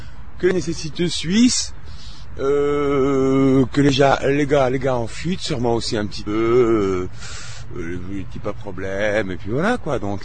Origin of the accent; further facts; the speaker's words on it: Paris, Île-de-France, France; Je viens de France, je suis parisien.